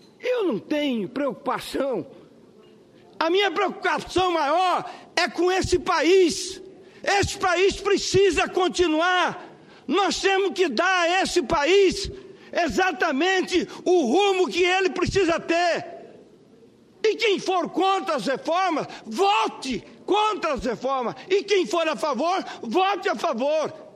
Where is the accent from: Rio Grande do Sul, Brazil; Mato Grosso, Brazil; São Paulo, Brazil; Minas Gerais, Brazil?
Mato Grosso, Brazil; born there; eu sou brasileiro, sou mato-grossense e nasci na fronteira desse país.